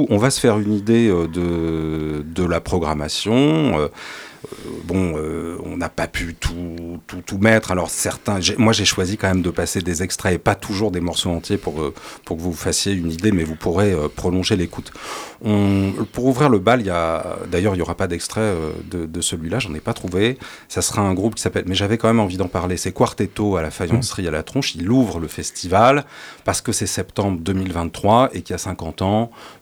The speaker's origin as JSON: {"language": "French", "town": "Grenoble", "region": "Auvergne-Rhône-Alpes", "country": "France", "said": "c'est pas parce qu'on est grenoblois, on n'est pas particulièrement chauvin"}